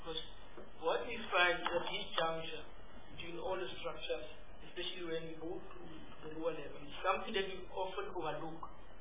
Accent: Northern Cape, South Africa; I'm not from Limpopo, I'm from Northern Cape.

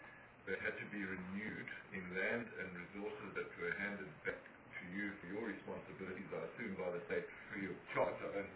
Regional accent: South Africa; we, as a South African, are creating a domain

